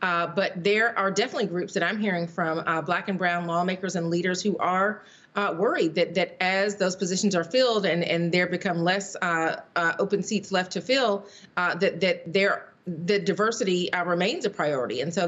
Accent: Georgia, United States; which we know is in the balance right now in my home state of Georgia.

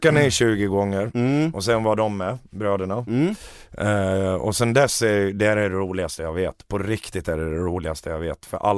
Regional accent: Borlänge, Dalarna County, Sweden; För vi kommer från Romme i Borlänge båda två.

